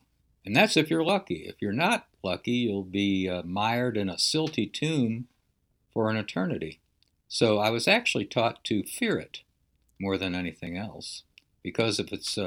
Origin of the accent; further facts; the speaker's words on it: St. Louis, Missouri, United States; to people in St. Louis, my birthplace.